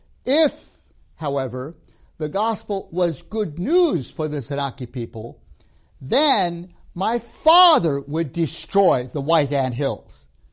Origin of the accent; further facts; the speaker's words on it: Tanzania; born there; I was born in Tanzania, East Africa, in Tanzania. Among a people called the Zanaki.